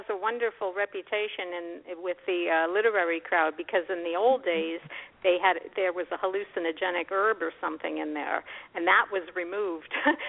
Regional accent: Florida, United States; But, you know, I grew up in South Florida, and I grew up in a Jewish neighborhood.

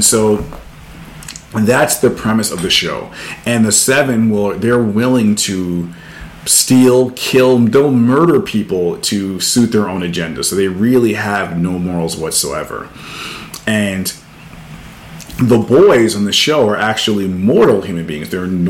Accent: New York City, New York, United States; I'm from New York City. We don't keep it subtle.

